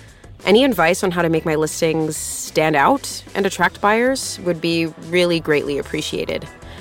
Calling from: Toronto, Ontario, Canada; from Toronto.

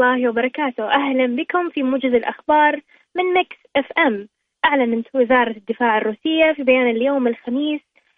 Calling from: Dammam, Eastern Province, Saudi Arabia; أتكلم معاكم من الشرقية الدمام

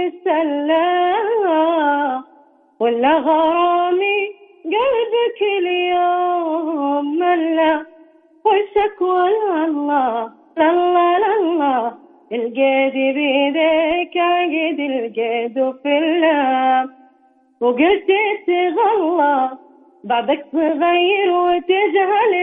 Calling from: Mecca, Makkah Province, Saudi Arabia; أنا من مكة المكرمة

